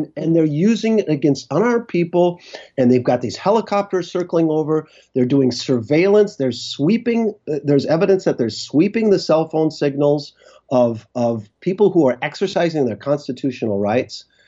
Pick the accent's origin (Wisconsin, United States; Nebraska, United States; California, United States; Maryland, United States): Wisconsin, United States; as far away as Wisconsin, my home state, and Wyoming.